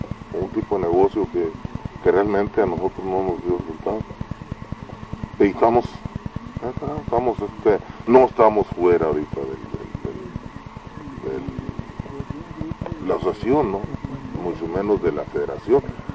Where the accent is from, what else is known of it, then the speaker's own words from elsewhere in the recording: Mexico; si somos de aquí de México